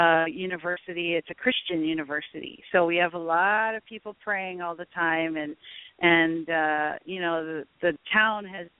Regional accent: Hawaii, United States; I'm more passionate about being Hawaiian than I ever was in my upbringing years.

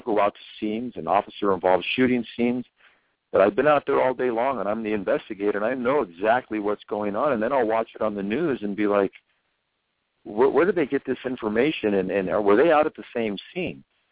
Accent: Concord, California, United States; My Little League team, when I was 12, up in the Bay Area, and I grew up in Concord, we lost to a team that played Danville in '78

